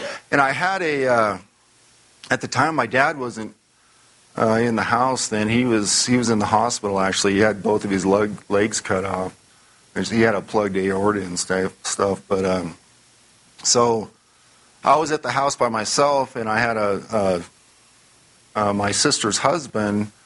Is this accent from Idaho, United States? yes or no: yes; Idaho, United States; We came from North Idaho. I think we have some Idaho people in here, don't we? Yeah. But I've lived there most of my life until I moved here.